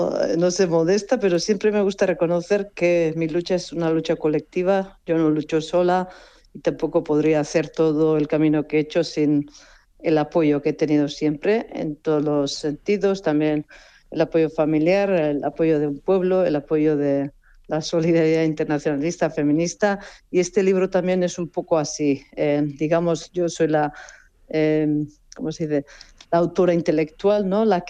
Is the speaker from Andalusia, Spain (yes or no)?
no; Basque Country, Spain; moved away as an adult; also born or lived in Zurich; Nací en un país ocupado, en Euskal Herria, País Vasco, y pues desde muy niña, desde muy chica, como vasca, pues de una familia proletaria, y mujer